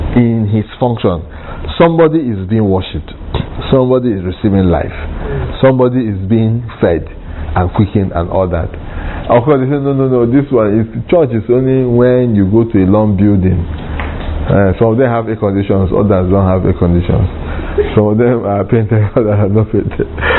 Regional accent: Nigeria; I said, no, I'm from Bise. I'm from Nigeria. I'm from somewhere. This is my people.

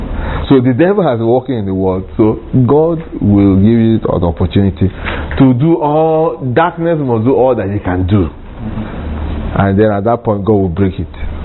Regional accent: Nigeria; I said, no, I'm from Bise. I'm from Nigeria. I'm from somewhere. This is my people.

